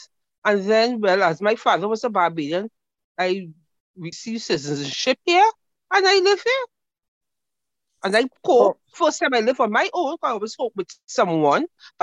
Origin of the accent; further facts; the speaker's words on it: Trinidad & Tobago; born there; moved away; I was born in Trinidad. I migrated here in 1996.